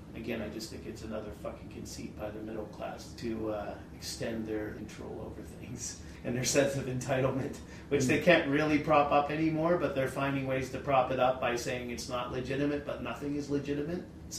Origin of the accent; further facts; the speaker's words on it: United States; I mean, I'm an American. I grew up an American